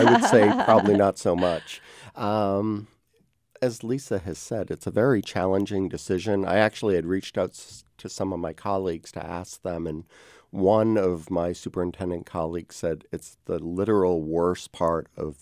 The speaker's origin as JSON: {"language": "English", "region": "Maine", "country": "United States", "tie": "born or raised there", "said": "You know, I grew up in Maine, so we certainly have snow there."}